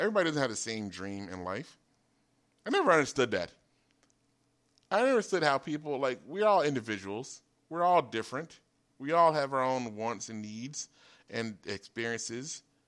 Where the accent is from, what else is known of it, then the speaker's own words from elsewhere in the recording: United States; I am from America. So you're telling me the laws of my own country is what you're saying.